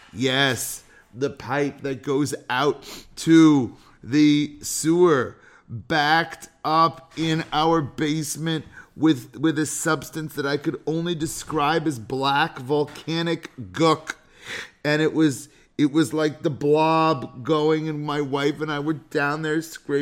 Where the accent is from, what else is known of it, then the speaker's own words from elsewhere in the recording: California, United States; now in Chicago, United States; Now, I grew up in California. There were no sump pumps.